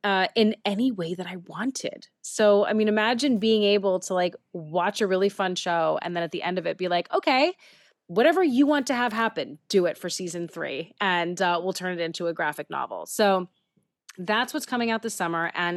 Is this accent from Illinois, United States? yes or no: no; New York City, New York, United States; and I grew up in New York City in the 90s, so that was really fun to write.